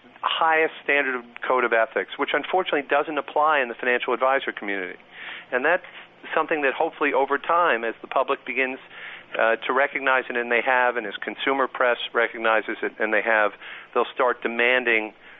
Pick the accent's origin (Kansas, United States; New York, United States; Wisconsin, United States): New York, United States; Yeah, I can't buy into it, but I'm from New York. We'd be kicked out if I bought into it.